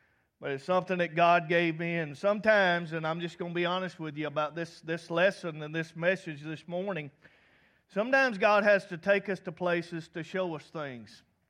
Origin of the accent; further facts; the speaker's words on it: Georgia, United States; You know, I root for the home team because I'm from Georgia.